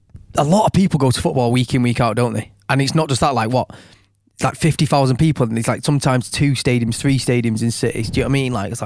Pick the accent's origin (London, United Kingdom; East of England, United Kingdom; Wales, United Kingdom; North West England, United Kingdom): North West England, United Kingdom; Stockport; Yeah, but I think just the fact we say we're from Stockport is different, innit, really?